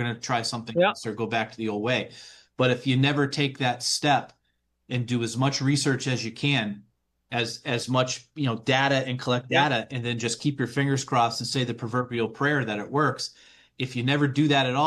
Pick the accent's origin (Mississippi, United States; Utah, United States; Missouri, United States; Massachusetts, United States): Massachusetts, United States; I think for many years, in these mill towns, you know, I grew up out in the Pioneer Valley.